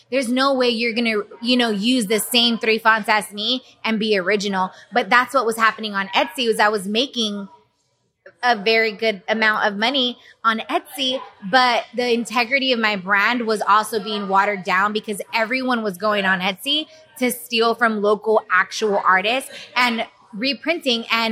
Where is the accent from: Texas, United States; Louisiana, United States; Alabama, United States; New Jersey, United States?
Texas, United States; Houston; I'm from Houston. I went to school here in Houston.